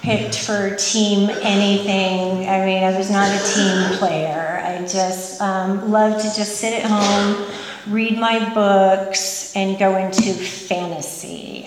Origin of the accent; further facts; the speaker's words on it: Michigan, United States; also born or lived in Texas; This is back in Michigan. I was born in Texas, grew up in Michigan.